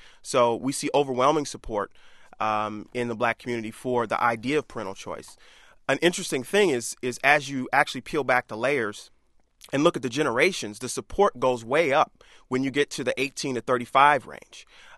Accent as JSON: {"language": "English", "town": "Detroit", "region": "Michigan", "country": "United States", "said": "I mean, I'm from Detroit, and so the public schools that I went to my whole life were 98% black. And I lived in a city that was 98% black."}